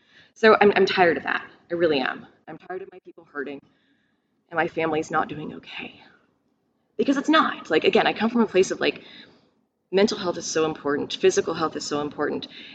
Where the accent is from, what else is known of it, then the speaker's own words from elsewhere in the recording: Texas, United States; Again, I come from Texas where it's not easy to find your resources.